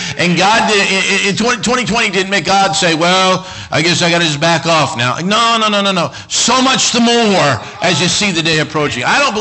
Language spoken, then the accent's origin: English; Cody, Wyoming, United States; I grew up in Cody, Wyoming, and we drive down the road, and if we see somebody, which could be a rare event